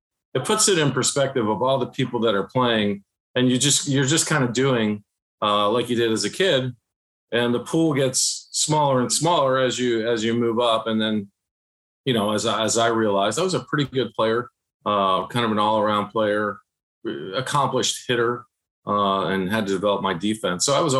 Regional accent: Vienna, Virginia, United States; You know, we won state tournaments and competed at the national level just for my community, you know, growing up in Vienna, Virginia.

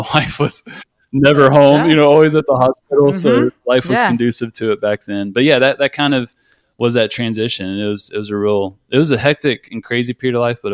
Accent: West Virginia, United States; especially because I grew up in West Virginia and, you know, you don't get exposed to too much

